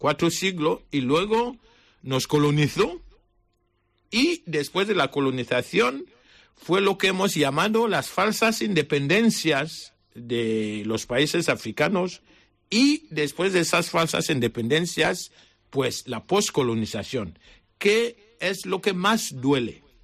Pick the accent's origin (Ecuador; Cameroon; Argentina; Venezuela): Cameroon; South; Spanish is a second language; moved away as an adult; now in Spain; Yo soy sacerdote de Camerún, de la diócesis de Bolobá, al sur de Camerún